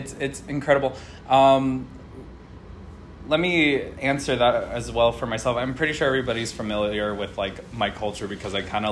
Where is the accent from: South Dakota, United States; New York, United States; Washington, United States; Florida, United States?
Washington, United States; And I was like, I'm from Washington.